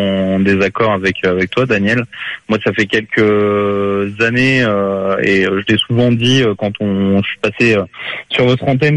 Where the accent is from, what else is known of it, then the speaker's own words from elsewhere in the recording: Lyon, Auvergne-Rhône-Alpes, France; born there; moved away as an adult; now in Paris region, France; moi je suis supporter lyonnais, je suis lyonnais, je suis né à Lyon, je suis venu habiter sur la région parisienne il y a quelques années